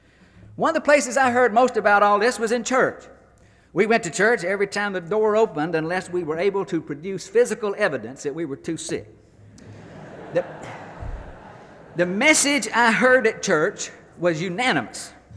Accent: Alabama, United States; I was born in Alabama in 1944. As I was growing up, there were some things that seemed sure to me.

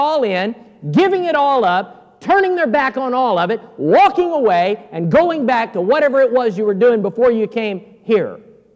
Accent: Fairbanks, Alaska, United States; When I grew up, I'm from Fairbanks, Alaska, and my father is in the auction business

